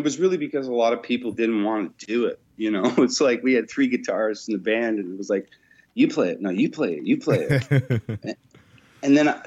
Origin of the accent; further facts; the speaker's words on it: Ontario, Canada; Oh, man, I'm from Ontario. I'm a Canadian, a Canuck.